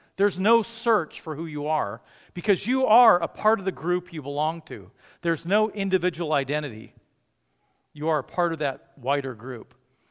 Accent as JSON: {"language": "English", "country": "Japan", "tie": "born or raised there", "said": "of you know I grew up in Japan."}